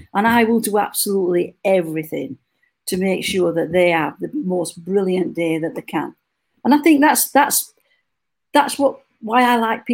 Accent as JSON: {"language": "English", "region": "Yorkshire and the Humber", "country": "United Kingdom", "said": "So I am from Yorkshire, and I will say it how it is."}